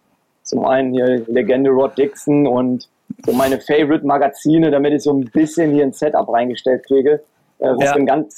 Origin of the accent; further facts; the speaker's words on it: Aachen, North Rhine-Westphalia, Germany; Gebürtig komme ich tatsächlich aus Aachen. Daher wird dem einen oder anderen wahrscheinlich in der nächsten Stunde hier und da auffallen, wie ich manche Wörter ausspreche.